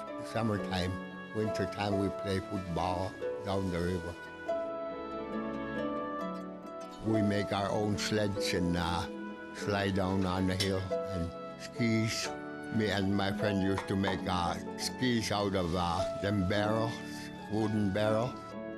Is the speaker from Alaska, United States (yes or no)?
yes; Koyuk, Alaska, United States; from Koyuk, and I was born here in Koyuk, August 12, 1927.